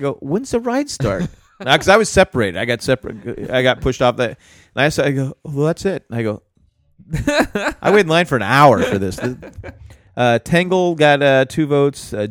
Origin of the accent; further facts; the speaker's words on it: San Diego, California, United States; we're kind of snobbish because we grew up in San Diego and, exactly. You know, we had a beach.